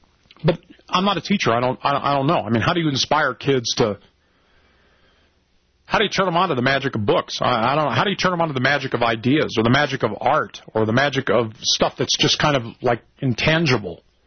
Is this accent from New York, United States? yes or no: no; Los Angeles, California, United States; I grew up in L.A.